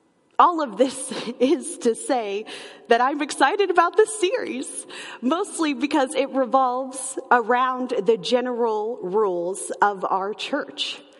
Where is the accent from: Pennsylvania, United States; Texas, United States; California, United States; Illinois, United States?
Texas, United States; Waxahachie; I grew up in Waxahachie, Texas, and I was baptized at Ferris Heights United Methodist Church, a small congregation in Waxahachie that my grandparents still attend to this day.